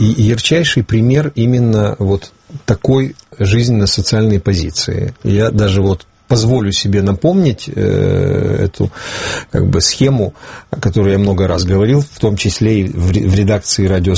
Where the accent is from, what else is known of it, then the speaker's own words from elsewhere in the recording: Ukraine; first language Ukrainian; Russian is a second language; это мой родной язык, это моя культура